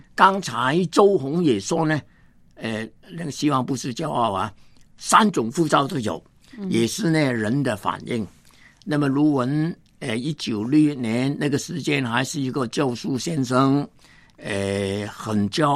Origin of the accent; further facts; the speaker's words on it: Hong Kong; 我是1938年香港出生，正宗的香港仔。你听过香港仔这个名字吗？我们香港人这样讲的。